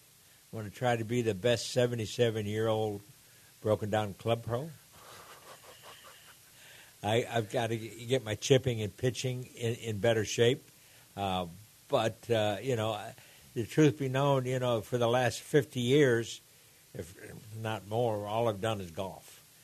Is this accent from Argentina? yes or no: yes; Argentina; I grew up in Argentina, and a popular dish down there is called milanesa.